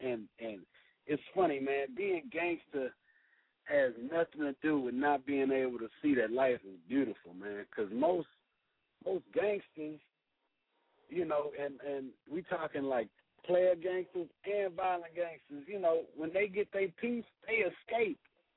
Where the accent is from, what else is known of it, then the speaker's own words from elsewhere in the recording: Houston, Texas, United States; I'm from Houston, Texas, man. Ain't no Twitter beef down here, man.